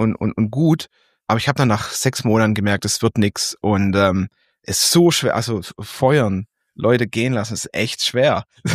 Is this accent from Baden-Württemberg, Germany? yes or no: yes; Stuttgart, Baden-Württemberg, Germany; Ja, ganz kurz, ich komme aus Stuttgart